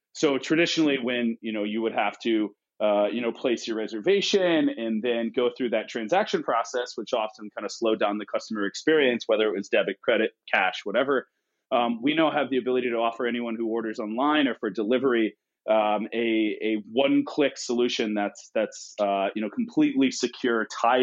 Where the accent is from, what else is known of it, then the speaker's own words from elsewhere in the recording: Midwest, United States; Yeah, I grew up in the Midwest